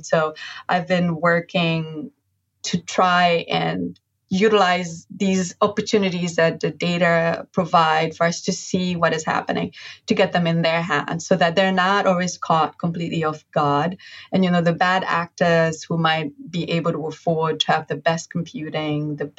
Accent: Kampala, Central Region, Uganda; So I grew up in Kampala. I grew up in Makindye, which is

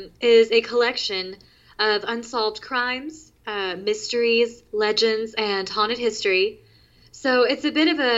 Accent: Oklahoma, United States; So I do, but I do like to bring it back to my home state whenever I can. One of my upcoming episodes will have to do with the Girl Scout murders, which is an Oklahoma story as well.

